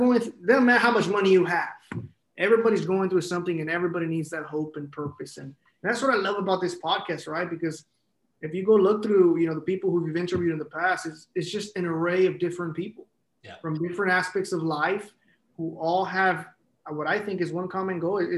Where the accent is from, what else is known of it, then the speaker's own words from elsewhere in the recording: Texas, United States; well, I'm from the Rio Grande Valley. You know, I was born in the 90s.